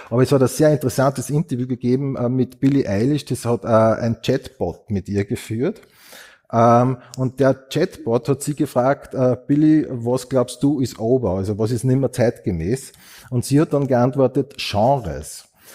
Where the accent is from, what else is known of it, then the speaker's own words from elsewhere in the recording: Upper Austria, Austria; Ich bin aus Oberösterreich